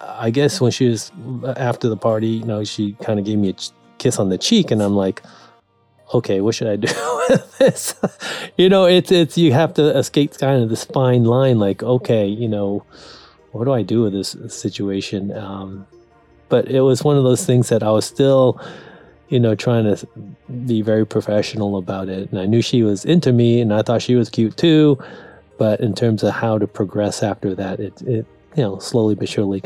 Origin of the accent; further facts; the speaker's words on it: Newport Beach, California, United States; I'm from Newport Beach, California, and I'm a plastic surgeon.